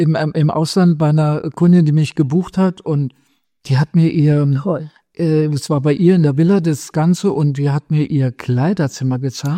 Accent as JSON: {"language": "German", "region": "Saarland", "country": "Germany", "lives_now": "Berlin, Germany", "said": "Ich komme aus dem Saarland und an der französischen Grenze."}